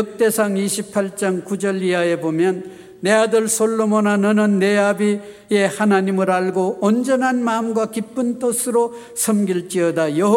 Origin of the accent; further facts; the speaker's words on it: Manchuria, China; born there; also born or lived in Manpo, North Korea; 물론 저는 만주에서 태어났고 저희 아버님도 젊은 소시절에 만주에서 지나서